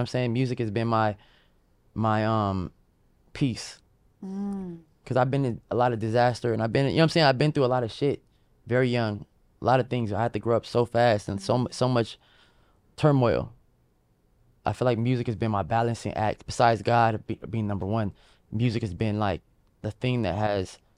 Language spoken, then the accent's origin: English; Fresno, California, United States; In Fresno, California, up north.